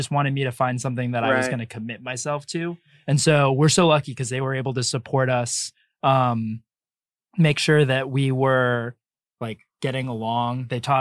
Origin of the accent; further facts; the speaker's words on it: Connecticut, United States; Like, we grew up in Connecticut